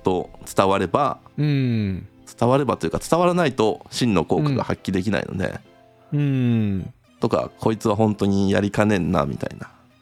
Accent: Yao, Osaka, Japan; うちの大阪府八尾市僕の出身

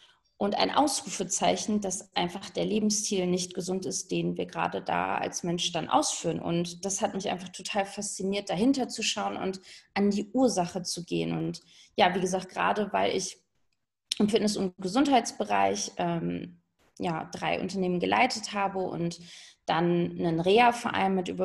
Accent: North Rhine-Westphalia, Germany; Gerade frisch in meine Traumregion Bayern gezogen. Und aufgewachsen im Hochsauerlandkreis.

